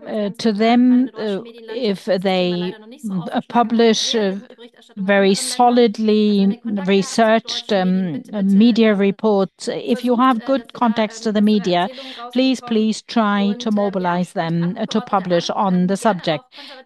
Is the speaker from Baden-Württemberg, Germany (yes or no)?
yes; Baden-Württemberg, Germany; English is a second language; I'm from Baden-Württemberg, by the way, if you were interested or wondering.